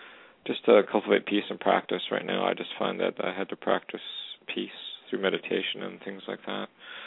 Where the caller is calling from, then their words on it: Canada; calling from Canada.